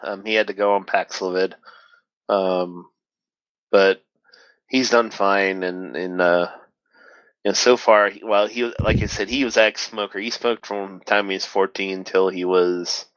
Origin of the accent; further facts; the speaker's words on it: Ohio, United States; So, and I'm from Ohio, so it's a long drive.